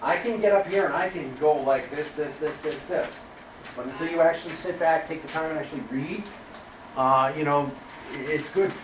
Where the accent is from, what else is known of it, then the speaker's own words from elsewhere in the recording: Northbridge, Massachusetts, United States; So, I grew up in Northbridge.